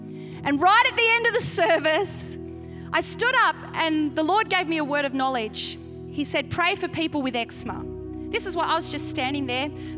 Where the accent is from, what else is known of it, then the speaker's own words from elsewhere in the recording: Australia; I am standing up here as an Australian girl who loves Jesus